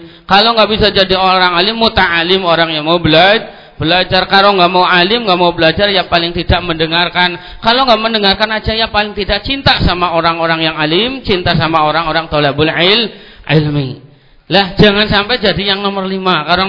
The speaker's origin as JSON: {"language": "Indonesian", "country": "Indonesia", "first_language": "Javanese", "second_language": "Indonesian"}